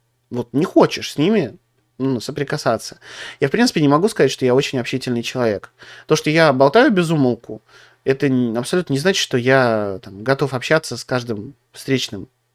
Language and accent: Russian; Moscow, Russia; Ну, у нас это в Москве, я вообще из Москвы.